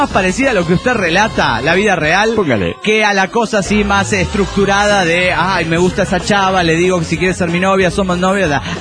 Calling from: Costa Rica; de Costa Rica.

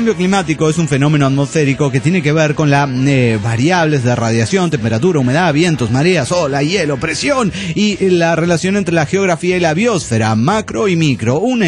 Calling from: Caracas, Capital District, Venezuela; de Caracas, Venezuela.

